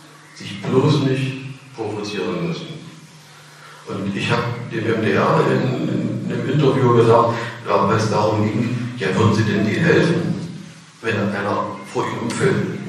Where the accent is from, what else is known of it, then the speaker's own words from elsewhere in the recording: East Germany, Germany; Ich bin gelernter DDR-Bürger, ich komme aus dem Land, was es nicht mehr gibt.